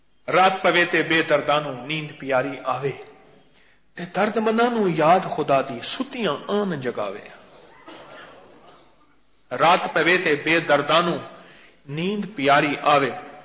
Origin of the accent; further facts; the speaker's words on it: Uch, Punjab, Pakistan; born there; میں اونچا بھی ہوں، میری پیدائش ہی اونچ کی ہے، ہمارا ابارا سارا نظام ہی اونچ کا ہے.